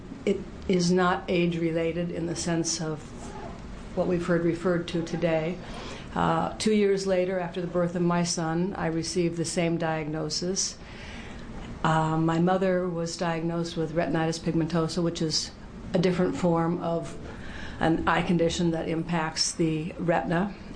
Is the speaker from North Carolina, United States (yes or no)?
no; Salem, Oregon, United States; also born or lived in Arizona / Texas / California / New Jersey; I was raised in Salem, Oregon, and I graduated from South Salem High School.